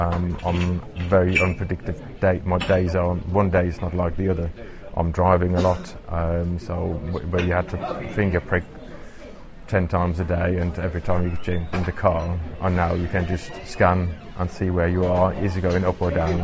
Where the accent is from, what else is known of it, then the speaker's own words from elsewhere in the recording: Stratford-upon-Avon, West Midlands, United Kingdom; Stratford-upon-Avon.